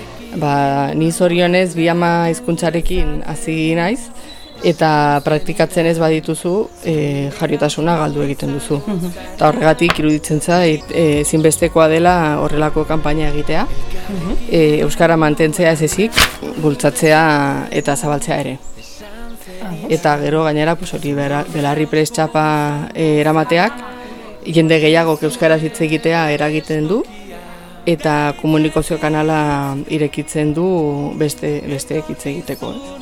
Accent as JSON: {"language": "Basque", "town": "Tarragona", "region": "Catalonia", "country": "Spain", "second_language": "Basque", "said": "Tarragonakoa naiz, baina Gerendiaren bizi naiz."}